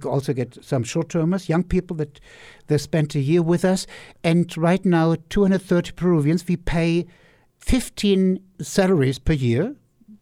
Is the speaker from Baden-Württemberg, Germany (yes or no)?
no; Wiesbaden, Hesse, Germany; And then it happened the 16th of February 2005 in Wiesbaden, my hometown